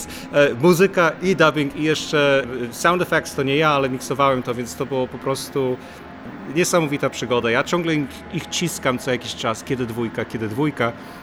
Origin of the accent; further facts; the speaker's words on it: United States; jak dorastałem w Stanach Zjednoczonych